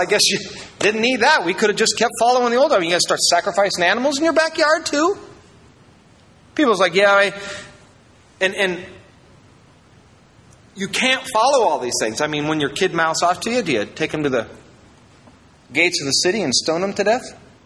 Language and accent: English; Iowa, United States; Now, it's easy for me. I'm from Iowa.